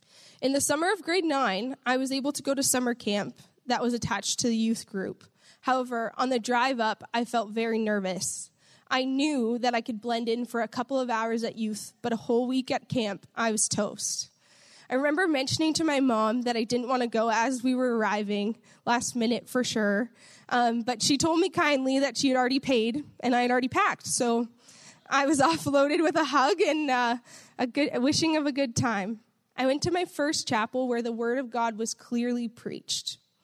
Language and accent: English; Windsor, Ontario, Canada; My husband is Carmine, and we are from Windsor, Ontario, Canada. So technically, I'm your international wife for the night.